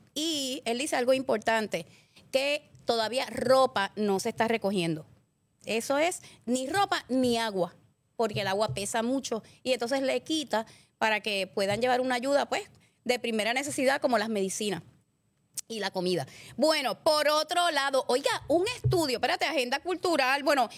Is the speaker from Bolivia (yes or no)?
no; Puerto Rico; Él como venezolano diciendo eso, yo como puertorriqueña